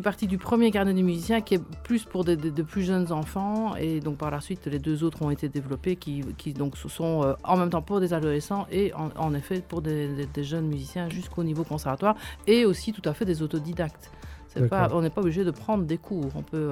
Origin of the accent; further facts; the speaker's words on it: Liège, Wallonia, Belgium; Je suis liégeoise, oui.